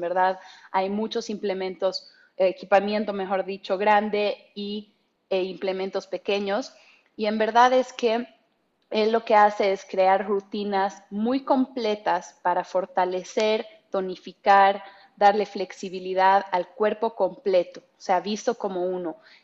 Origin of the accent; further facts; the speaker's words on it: Bolivia; now in Mexico City, Mexico; tengo 28 años, soy boliviana y vivo en Ciudad de México hace 7 meses.